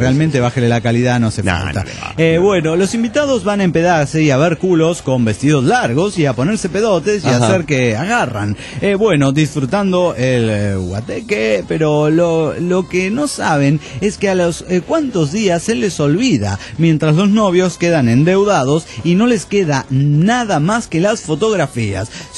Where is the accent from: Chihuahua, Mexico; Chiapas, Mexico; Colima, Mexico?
Chihuahua, Mexico; Ciudad Cuauhtémoc; de Ciudad Cuauhtémoc, Chihuahua.